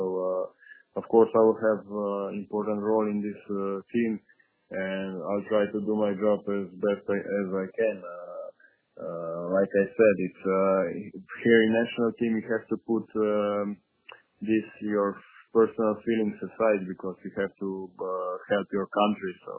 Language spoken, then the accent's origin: English; Bled, Slovenia; English is a second language; I was at my hometown in Bled